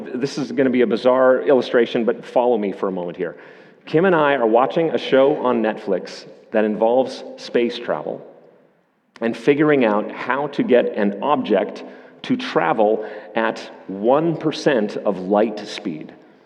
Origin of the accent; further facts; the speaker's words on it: Canada; As a Canadian, I'd be more inclined to say there's room for growth.